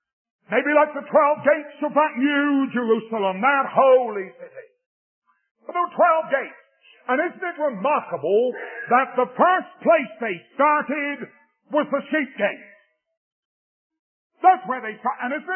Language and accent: English; England, United Kingdom; I wonder if you'll permit me to tell it as an Englishman.